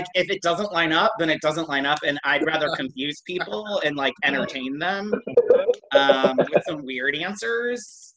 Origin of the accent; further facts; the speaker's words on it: New York City, New York, United States; I follow Bob a little bit more because I'm a New Yorker and I've seen Bob out and about.